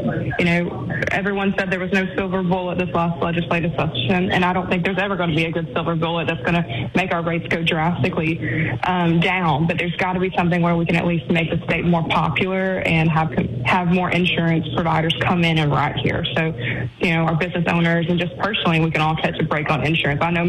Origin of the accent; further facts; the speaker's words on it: Arkansas, United States; I think, obviously, I'm from Arkansas, so I didn't go to school in Louisiana